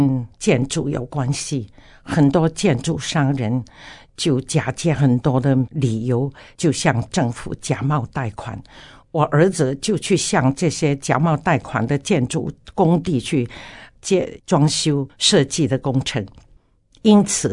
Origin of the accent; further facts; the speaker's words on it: China; now in Taiwan; 我从大陆来到台湾37年多